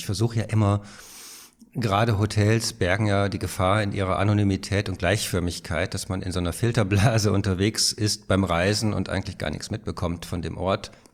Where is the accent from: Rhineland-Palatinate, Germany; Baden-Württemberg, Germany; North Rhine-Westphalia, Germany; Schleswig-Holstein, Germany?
North Rhine-Westphalia, Germany; Rheine; born there; now in Berlin, Germany; Ich wohne in Berlin. Ich lebe in Berlin. Geboren bin ich in Rheine. Das ist eine kleine Stadt im Münsterland.